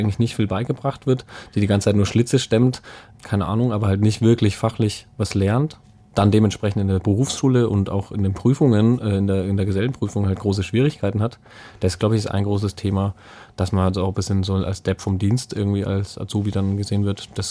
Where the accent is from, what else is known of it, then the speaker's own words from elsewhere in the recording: Bavaria, Germany; Also ich komme eigentlich aus dem Bayerischen Wald und wir hatten halt so ein recht altes Haus